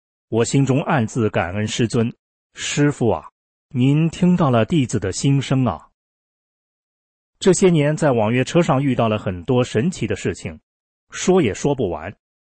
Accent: China; 我赶紧跟他说，我来自中国，告诉你一件在中国发生的事情。

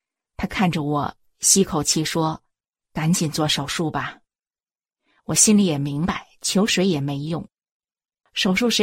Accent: Shenyang, Liaoning, China; also born or lived in Beijing; 我出生在北京，当年就住在西单的辟财胡同。1958年，随父母搬到辽宁沈阳。

